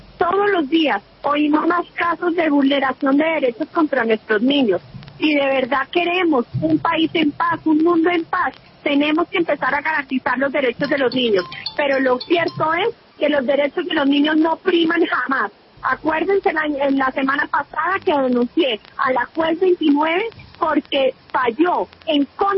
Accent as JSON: {"language": "Spanish", "country": "Colombia", "said": "la pregunta que se tiene que hacer como nos tenemos que hacer como colombianos es si de verdad están primando los derechos de los niños sobre los derechos de los demás"}